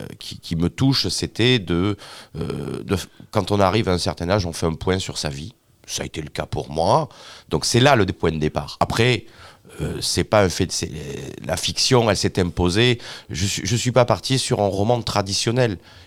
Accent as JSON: {"language": "French", "town": "Saint-Martin-de-Vers", "region": "Occitanie", "country": "France", "tie": "born or raised there", "said": "J'avais 5-6 ans quand je me suis retrouvé à côté de la Bastide Murat, dans ce village qui s'appelle Saint-Martin-de-Vers. Mes grands-parents avaient une maison"}